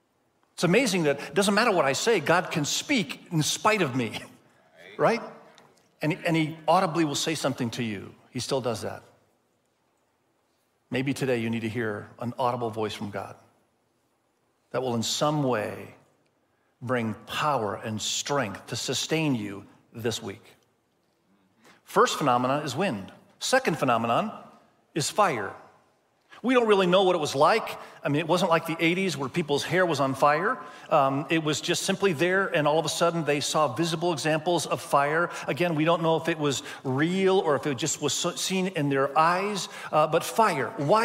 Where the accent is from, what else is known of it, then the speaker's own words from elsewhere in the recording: Indonesia; first language Indonesian; English is a second language; I grew up in Indonesia. Many of you have heard that before, and my first language was Indonesian. And so I can actually speak Indonesian fluently with no accent.